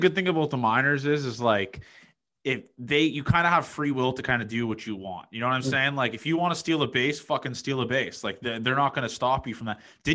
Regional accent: Toronto, Ontario, Canada; Obviously I'm from Toronto

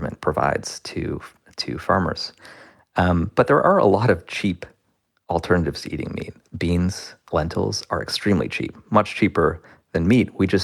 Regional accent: India; Yeah, well, I'm also Indian. And although I grew up initially as vegetarian

